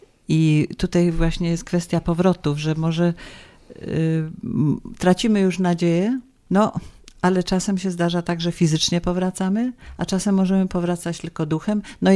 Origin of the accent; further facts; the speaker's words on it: Poznań, Greater Poland Voivodeship, Poland; jestem bardzo dumna z tego, że jestem z Poznania